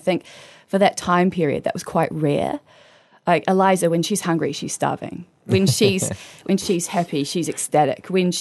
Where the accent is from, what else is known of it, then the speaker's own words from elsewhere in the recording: Queenstown, Otago, New Zealand; also born or lived in Tauranga; I was born in Tauranga, but I grew up in Queenstown, and I did shows with Showbiz Queenstown